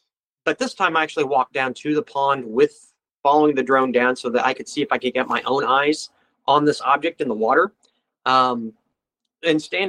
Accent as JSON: {"language": "English", "town": "Clinton", "region": "Missouri", "country": "United States", "tie": "born or raised there", "said": "was actually abducted from my hometown of Clinton, Missouri."}